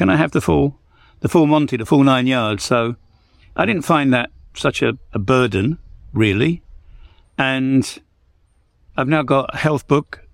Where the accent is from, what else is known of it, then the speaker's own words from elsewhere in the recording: England, United Kingdom; as an Englishman.